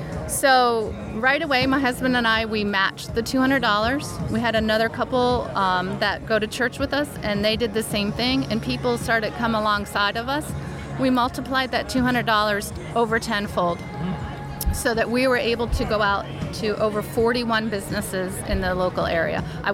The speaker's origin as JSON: {"language": "English", "region": "Delaware", "country": "United States", "lives_now": "Troy, United States", "said": "I came from Delaware. I went to Russell Sage College."}